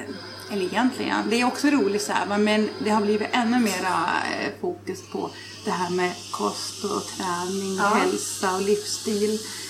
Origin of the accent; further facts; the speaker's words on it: Gävle, Gävleborg County, Sweden; Jag är från Gävle.